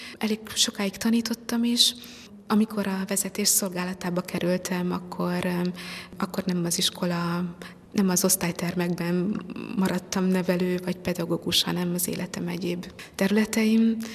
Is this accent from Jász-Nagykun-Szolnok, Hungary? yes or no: no; Szekszárd, Tolna, Hungary; Szekszárdi vagyok, Szekszárdon születtem.